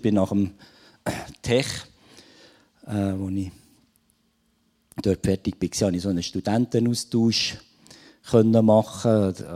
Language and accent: German; Walkringen, Bern, Switzerland; ich bin in der Stadt Bern aufgewachsen. In einer Dreizimmer-Blockwohnung. Irgendwann ist die etwas eng geworden, bis 5-jährig. Ja, und dann sind wir auf das Land gezügelt, auf Walkringen, haben dort ein ehemaliges Bauernhaus kaufen